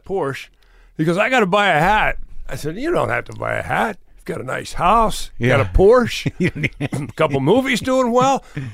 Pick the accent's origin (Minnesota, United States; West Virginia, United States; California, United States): West Virginia, United States; Wheeling; I grew up in West Virginia, Wheeling, West Virginia, you know, and I had the hillbilly thing in me.